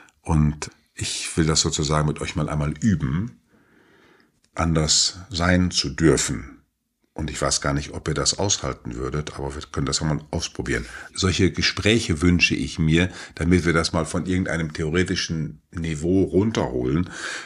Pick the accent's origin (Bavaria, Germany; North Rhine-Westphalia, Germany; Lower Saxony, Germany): North Rhine-Westphalia, Germany; für mich als gewohnter Münsterländer